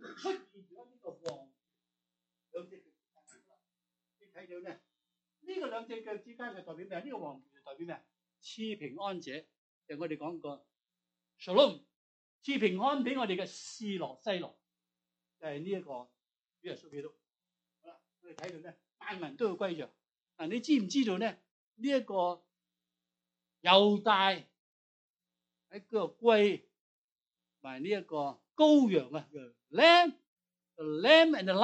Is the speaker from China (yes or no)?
yes; Guangdong, China; 是我们广东人才有知道历史的